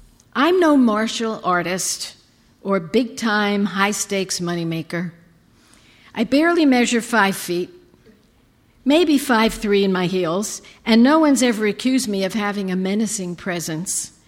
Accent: Brooklyn, New York, United States; I'm an ordinary kid. I grew up in Brooklyn.

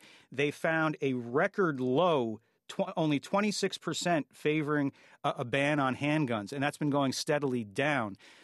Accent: New York, United States; Big cities like, your hometown, Washington, my hometown, New York, are much safer than they were 20 years ago.

